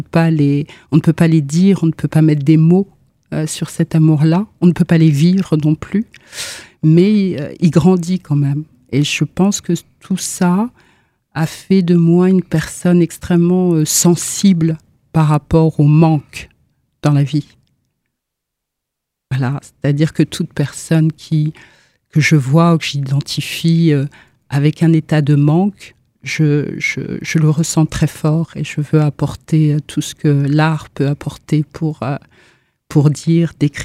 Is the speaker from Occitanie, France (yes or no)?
no; Paris, Île-de-France, France; born there; Je suis née en France, à Paris.